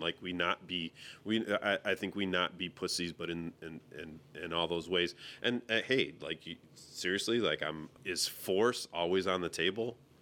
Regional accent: United States; Like I, as an American, I say to myself

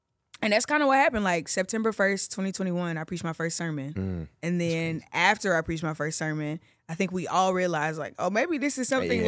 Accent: Chicago, Illinois, United States; I'm from Chicago, born and raised.

